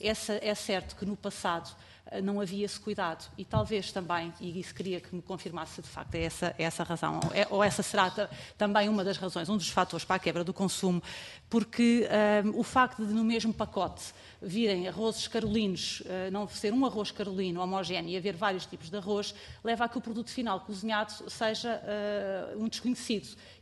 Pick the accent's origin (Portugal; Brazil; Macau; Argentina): Portugal; Santarém; porque eu sou do distrito de Santarém